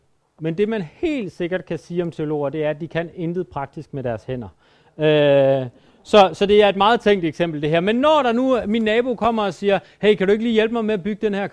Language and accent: Danish; Jutland, Denmark; Jeg er fra Jylland, nu skal jeg lige, er der andre, der er fra Jylland herinde?